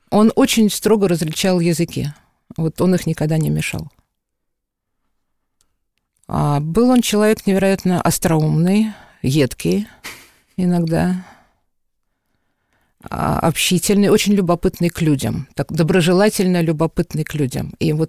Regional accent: Russia; now in United States; Мы эмигрировали, моя семья, значит, мои родители, я и моя сестра эмигрировали из России в 72-м. И в 72-м же приехали в Америку, в Нью-Йорк.

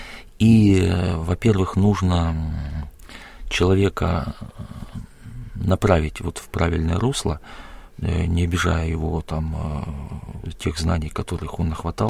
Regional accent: Vidlitsa, Republic of Karelia, Russia; born there; я родился на селе в Карелии, в Волонецком районе, село Видлица. Это старое uh-huh. карельское село.

